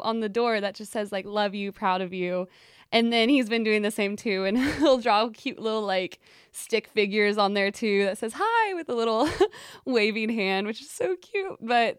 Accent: Texas, United States; Yes, I grew up in Texas, where it was like a country bar

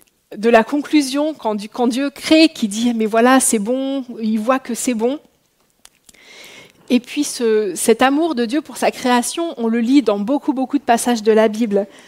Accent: France; Moi, je viens de France

